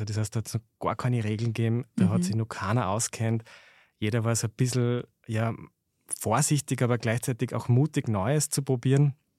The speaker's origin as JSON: {"language": "German", "region": "Upper Austria", "country": "Austria", "said": "ich komme nicht aus einem Weingebiet und schon gar nicht im Innviertel, wo ich herkomme. Aber ich bin in die Gastronomie geboren."}